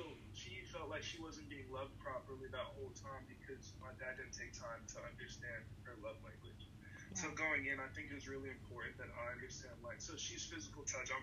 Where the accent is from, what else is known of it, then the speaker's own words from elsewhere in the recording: New York, United States; Like, you know, I'm from New York.